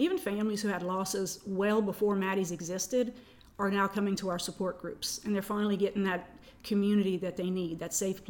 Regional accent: Lafayette, Louisiana, United States; I grew up here in Lafayette. I went to Karen Crow High School, graduated from LSU

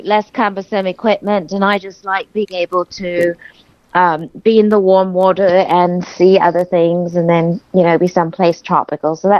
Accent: Denmark; English is a second language; I'm from Denmark

